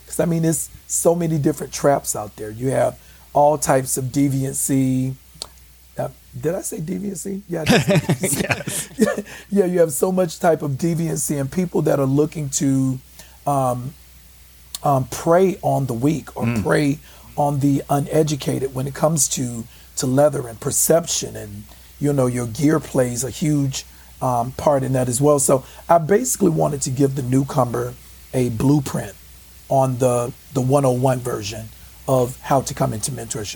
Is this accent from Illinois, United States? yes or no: no; Atlanta, Georgia, United States; now in London, United Kingdom; I am from Atlanta, Georgia. I spend time as well as in London. I live in London as well.